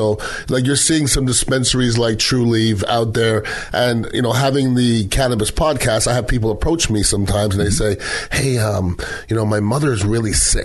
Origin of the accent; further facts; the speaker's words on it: Montreal, Quebec, Canada; I grew up in Montreal, Canada. All my friends used to smoke.